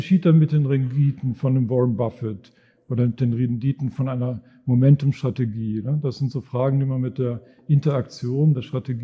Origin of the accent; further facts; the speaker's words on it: North Rhine-Westphalia, Germany; also born or lived in Dortmund; Und dann habe ich mich aufgewachsen im Sauerland, da sah es ungefähr so aus wie hier, also wenig Leute, viel Natur, und habe studiert in Bonn. Und danach habe ich einen großen Sprung gemacht über den Teich nach Stanford, wo ich ein paar Jahre war.